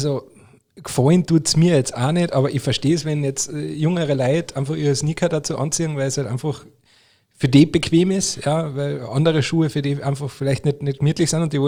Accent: Bavaria, Germany; weil sind wir doch in Bayern oder ich bin ein Bayer oder was auch immer

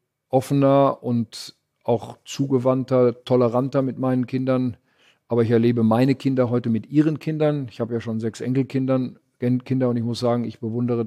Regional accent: Arnsberg, North Rhine-Westphalia, Germany; Das ist ein langjähriger Freund in meiner Heimatstadt Arnsberg.

